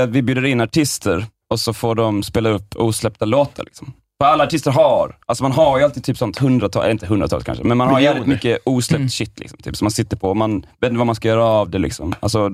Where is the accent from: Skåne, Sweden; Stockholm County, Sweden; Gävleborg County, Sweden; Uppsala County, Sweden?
Skåne, Sweden; Helsingborg; also born or lived in Gothenburg; Nej, men jag är från Helsingborg. Men jag är född utanför Göteborg.